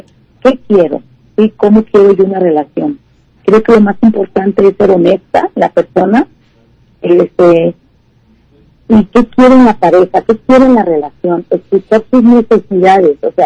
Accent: Autlán, Jalisco, Mexico; born there; now in Guadalajara, Mexico; porque yo nací en Autlán, ahora vivo en Guadalajara

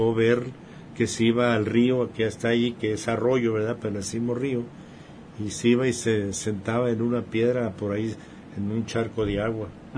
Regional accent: Tonaya, Jalisco, Mexico; Pues bonito, es Tonaya.

